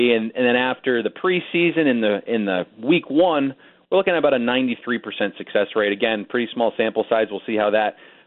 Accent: Miami, Florida, United States; I think it's my hometown Dolphins.

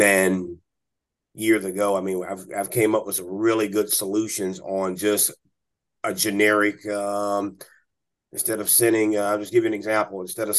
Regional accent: Atlanta, Georgia, United States; Hey, I'm from Atlanta, man.

